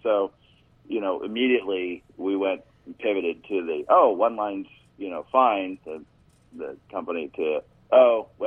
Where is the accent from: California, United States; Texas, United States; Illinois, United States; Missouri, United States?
California, United States; And, of course, I grew up in Humboldt County, and I said, right.